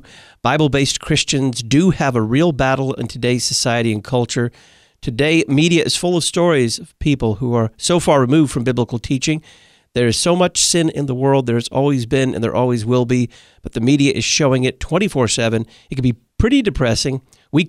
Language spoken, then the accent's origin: English; Texas, United States; Thanks for listening in my home state of Texas.